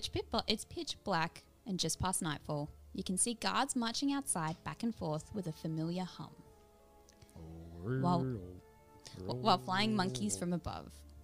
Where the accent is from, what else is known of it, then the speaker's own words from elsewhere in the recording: Kansas, United States; I'm from a place called Kansas.